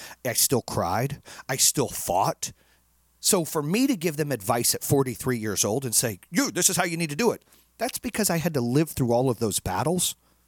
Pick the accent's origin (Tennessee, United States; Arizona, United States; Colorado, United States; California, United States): Arizona, United States; I grew up in Arizona where a lot of my friends were Hispanic.